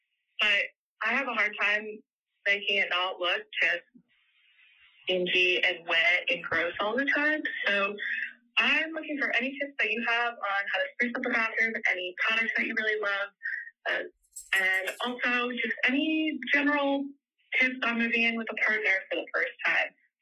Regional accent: Louisville, Kentucky, United States; I'm from Louisville, Kentucky.

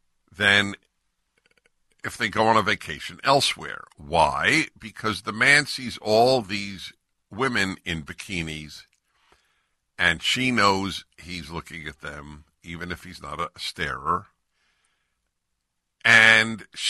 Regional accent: California, United States; I'm from California, so I obviously am not a member here.

